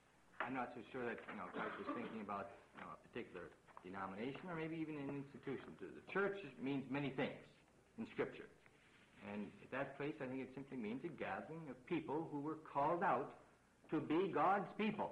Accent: Michigan, United States; also born or lived in Milwaukee / St. Louis; I came from Michigan to Milwaukee to St. Louis. You know, boy, right in the mainstream.

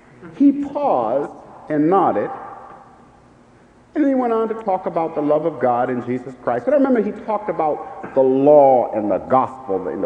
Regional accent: Norfolk, Virginia, United States; I'm from Norfolk, Virginia.

